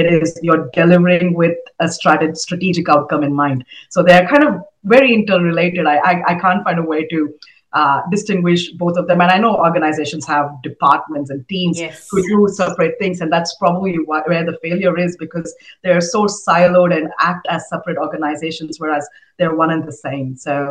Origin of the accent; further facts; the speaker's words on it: India; And I come from India